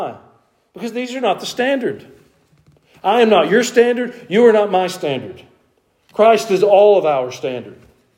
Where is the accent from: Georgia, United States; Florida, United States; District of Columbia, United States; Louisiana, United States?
Georgia, United States; we're from the North Georgia Mountains.